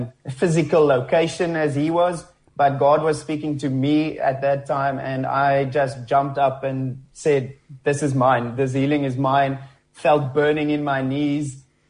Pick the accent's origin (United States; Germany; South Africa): South Africa; now in United Kingdom; when we came from South Africa to the UK